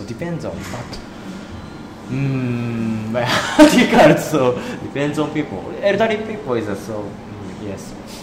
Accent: Chiba, Japan; English is a second language; Chiba. Chiba is around Tokyo.

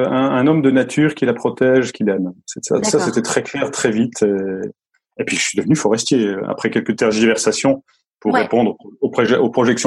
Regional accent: Grand Est, France; born there; Alors, je suis né en Lorraine, dans la Lorraine sidérurgique, en pleine vallée, enfumée de hauts fourneaux et les aciéries, etc. Et en même temps, un endroit très forestier.

